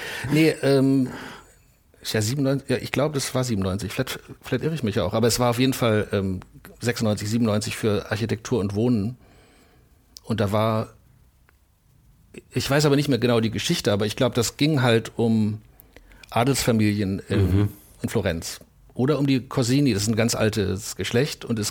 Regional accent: Bielefeld, North Rhine-Westphalia, Germany; ich komme aus Bielefeld

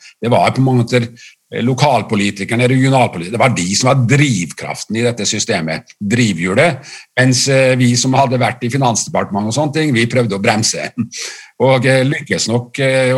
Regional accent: Kristiansund, Møre og Romsdal, Norway; det er klart at jeg er jo fra Kristiansund

